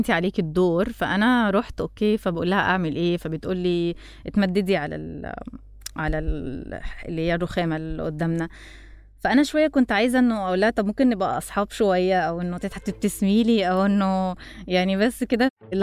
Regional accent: Egypt; فهي عرفت إن أنا مصرية

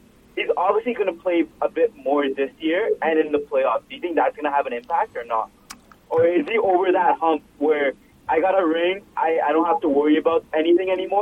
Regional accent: Hamilton, Ontario, Canada; I'm from Hamilton, but I'm just driving in traffic right now, so.

